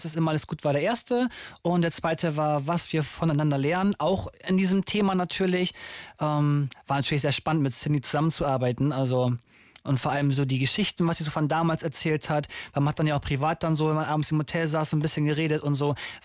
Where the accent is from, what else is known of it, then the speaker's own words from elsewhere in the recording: Ganderkesee, Lower Saxony, Germany; Am Samstag bin ich in meinem Heimatort in Ganakesee auf dem Herbstmarkt unterwegs